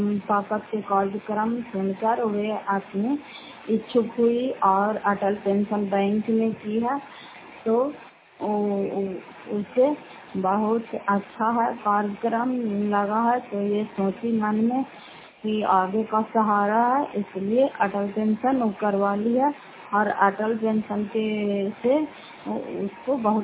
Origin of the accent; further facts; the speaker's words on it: Fatehpur, Bihar, India; घर फतेहपुर पंचायत मकरौता जिला नालंदा प्रातरा के ब्लॉक की निवासी हूँ।